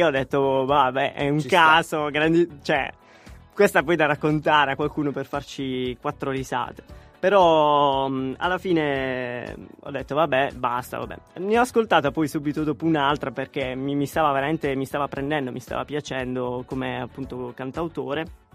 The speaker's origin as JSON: {"language": "Italian", "region": "Apulia", "country": "Italy", "said": "Lo so, molti mi scambiano, però no, sono pugliese."}